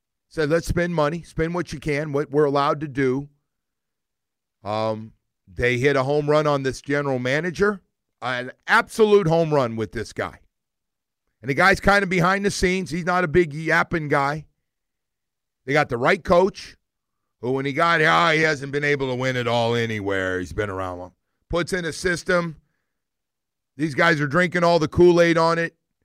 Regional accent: California, United States; I always say this about growing up in California. The one thing I miss the most is NFL games starting at 10 a.m. in the morning.

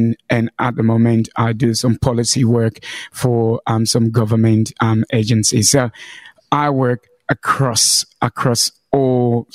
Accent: Sierra Leone; now in Tasmania, Australia; I came to Tasmania in 2004 as a refugee, and I came from Sierra Leone

